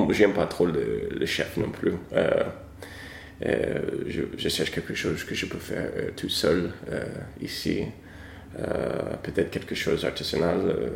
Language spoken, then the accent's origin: French; Brooklyn, New York, United States; French is a second language; moved away as an adult; also born or lived in New Jersey; now in France; je viens de Brooklyn, de New York, d'origine. J'habitais juste avant de venir ici, presque 10 ans, à l'état de New Jersey, juste à côté de New York. Okay. Je suis américain.